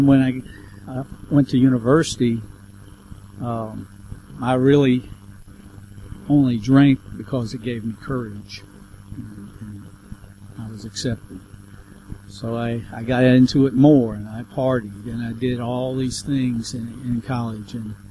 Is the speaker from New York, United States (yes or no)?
no; St. Louis, Missouri, United States; I grew up in St. Louis, Missouri.